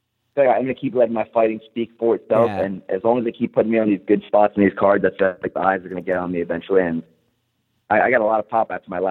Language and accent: English; Georgia, United States; now in Mississippi, United States; I grew up in Georgia.